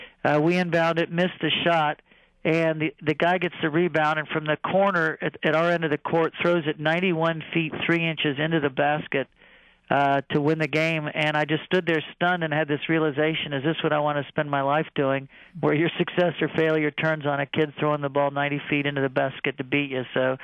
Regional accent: Jacksonville, Florida, United States; We grew up in Jacksonville, Florida, and attended Assumption Grade School and Bishop Kenny High School. And so we had, I pretty much was a Jacksonville, Florida product until going to Florida State.

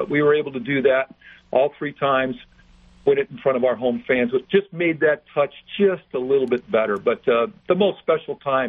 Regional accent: San Diego, California, United States; I'm from San Diego, and I had been in that stadium many times as a young boy growing up.

